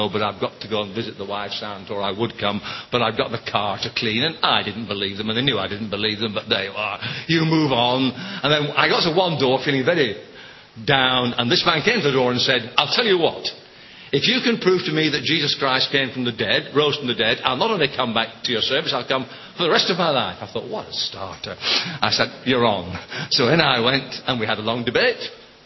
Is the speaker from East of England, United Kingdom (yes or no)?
no; North West England, United Kingdom; also born or lived in Edinburgh; now in Sheffield, United Kingdom; You realize I spent 10 years of my time as an Englishman in Scotland. That was courageous stuff. And then I spent 30 years as a Lancastrian in Yorkshire